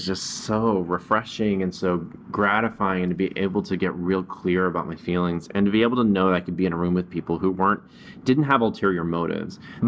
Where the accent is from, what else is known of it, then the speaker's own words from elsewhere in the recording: the South, United States; I just had so much guilt and shame around my sexuality from growing up in the South